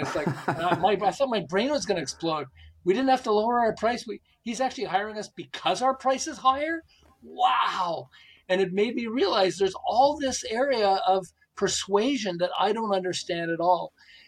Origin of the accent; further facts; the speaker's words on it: Montreal, Quebec, Canada; moved away as an adult; now in United States; I'm originally from Montreal in Canada, but about 35 years ago, I moved to Southern California.